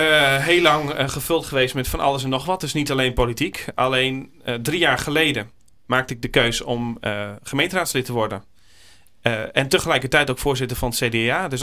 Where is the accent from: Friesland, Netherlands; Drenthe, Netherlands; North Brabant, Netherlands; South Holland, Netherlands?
Friesland, Netherlands; omdat ik uit Friesland kom.